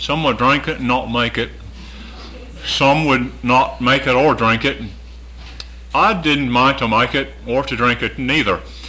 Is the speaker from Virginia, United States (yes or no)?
yes; Nicholson Hollow, Virginia, United States; I grew up in Nicholson Hollow, well, lived most of my young life in Nicholson Hollow, born in Corbin Hollow. … so I moved into Nicholson Hollow